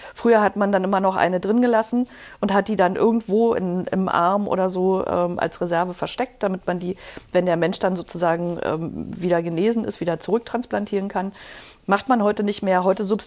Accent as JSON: {"language": "German", "region": "East Germany", "country": "Germany", "said": "also ich komme aus der DDR und da war Kaffee zum Beispiel was total Besonderes."}